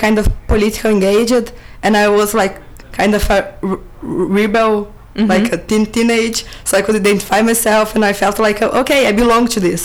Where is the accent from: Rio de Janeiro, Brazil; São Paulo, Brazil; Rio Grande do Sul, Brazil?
Rio Grande do Sul, Brazil; Porto Alegre; English is a second language; The Porto Alegre is the name of the city, it's in the very south of Brazil. So there's a lot of influence of Argentina and the culture is almost the same.